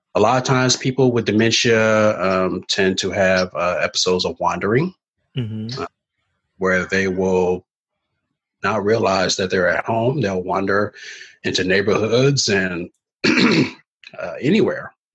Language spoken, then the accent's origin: English; Indianapolis, Indiana, United States; Yes, I'm from Indianapolis, Indiana.